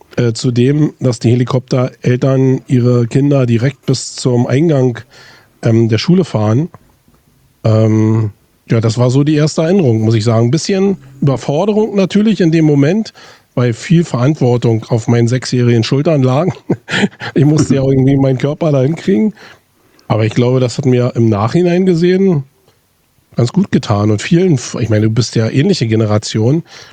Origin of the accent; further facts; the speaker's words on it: Berlin, Germany; Also ich bin eingemauert groß geworden faktisch, bin Kind der Transitstrecke.